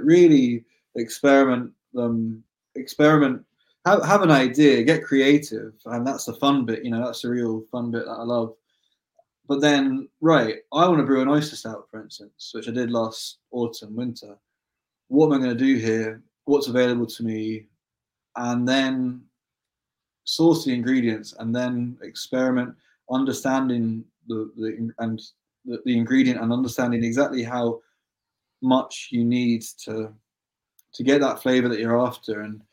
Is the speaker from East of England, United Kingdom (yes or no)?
no; London, United Kingdom; now in Scotland; I'm from London.